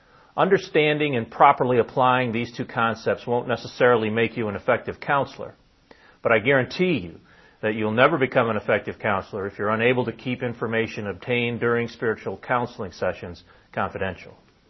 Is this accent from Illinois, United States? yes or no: yes; Kankakee, Illinois, United States; I'm an attorney from Kankakee, Illinois